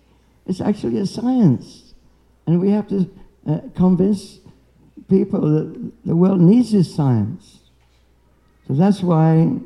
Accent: Birmingham, West Midlands, United Kingdom; born there; I was born in England. I'm a Brahmi, I was born in Birmingham, you know what I mean? I was born in Birmingham, a Brahmi.

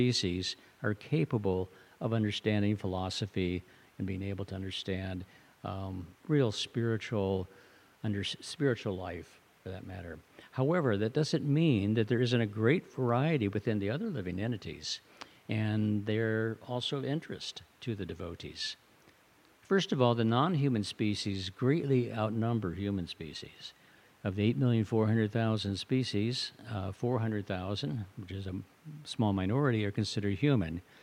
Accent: Midwest, United States; I'm from the Midwest, and the crows definitely like to eat the corn

